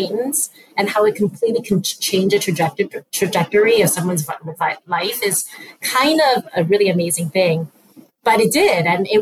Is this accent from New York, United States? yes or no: yes; New York City, New York, United States; also born or lived in Chicago; now in Montana, United States; I'm born and raised in New York City. I went to school in Chicago. I lived in Chicago for a decade. And then went back to New York and then eventually made my way in Montana.